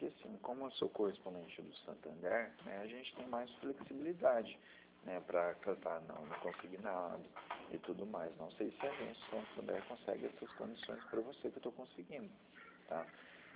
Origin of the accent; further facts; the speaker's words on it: Maringá, Paraná, Brazil; Eu sou do Paraná, Maringá.